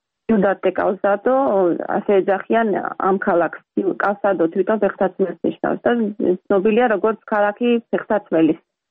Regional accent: Batumi, Adjara, Georgia; now in United States; ზღვის ქალაქში გავიზარდე, ბათუმში გავიზარდე და დღეშის სამჯერ დაბხულობით სულ თითქმის ზღვაზე ვიყავით, იმიტომ რომ ძალიან ახლოს ვცხოვრობ პირდაპირ ცენტრში ქალაქში

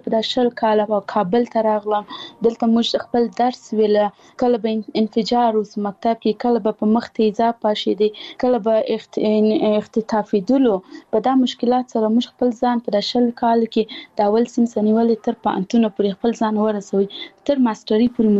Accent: Paktia, Afghanistan; اول زه خپل د پکتیا ولایت یم، زه د یو کلی یم

